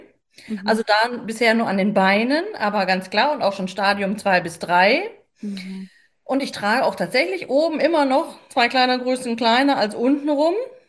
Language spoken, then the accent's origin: German; Paderborn, North Rhine-Westphalia, Germany; ich komme aus Paderborn, bin 47 mittlerweile